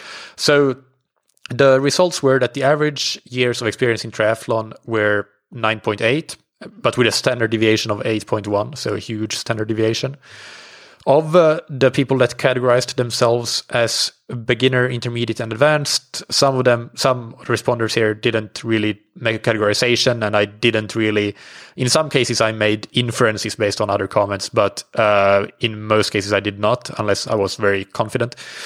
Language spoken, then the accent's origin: English; Finland; now in Portugal; I'm European. I'm based in Portugal. I'm from Finland.